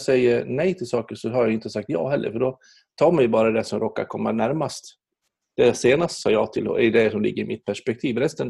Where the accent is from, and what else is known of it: Borlänge, Dalarna County, Sweden